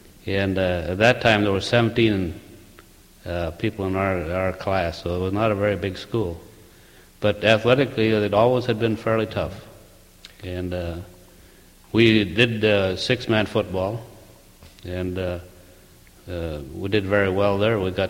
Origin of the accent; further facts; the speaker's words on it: Portland, North Dakota, United States; born there; Well, I was born in Portland, North Dakota, and my mother was real strong on education.